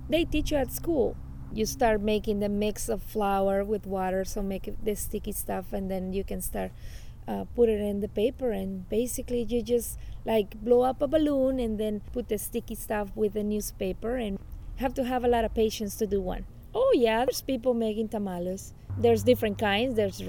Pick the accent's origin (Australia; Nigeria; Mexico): Mexico; moved away as an adult; now in Storm Lake, United States; I've been here in Storm Lake for approximately 22 years. I grew up in Mexico, and I did part of my schooling over there also.